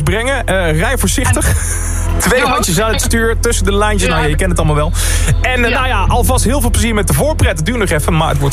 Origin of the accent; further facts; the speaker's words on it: Eindhoven, North Brabant, Netherlands; Hé, ik kom uit Eindhoven.